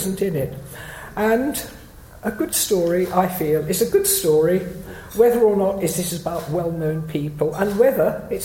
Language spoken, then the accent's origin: English; St Neots, East of England, United Kingdom; This glamorous woman who had got everybody gossiping in my hometown of St. Neots had gone by at least five different surnames